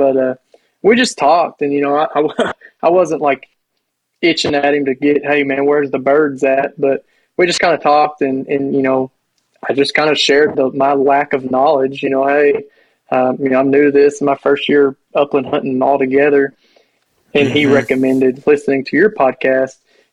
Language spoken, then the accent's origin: English; Kentucky, United States; like I'm from Kentucky, so I don't know how that affects you guys